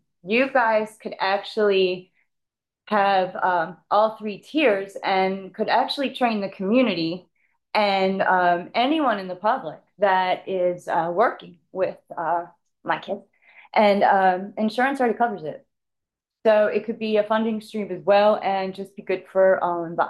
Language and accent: English; Middletown, United States; I'm from Middletown. I am a severely disabled mother of a severely autistic son.